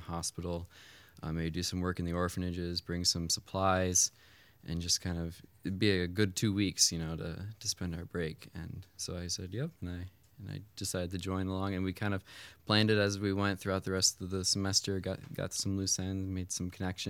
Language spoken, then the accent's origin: English; Laval, New York, United States; I grew up in Laval, New York, about an hour and a half north of here